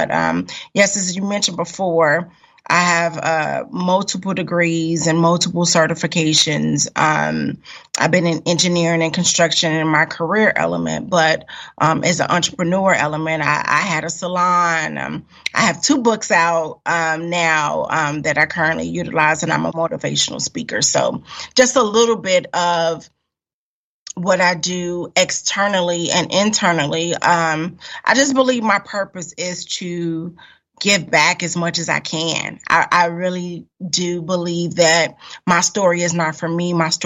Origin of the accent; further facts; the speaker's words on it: Chicago, Illinois, United States; also born or lived in Germany; Well, if we're talking literal where I come from, I was born and raised in Chicago. I'm a military brat, so I traveled a lot. I lived in Germany, my younger years of my life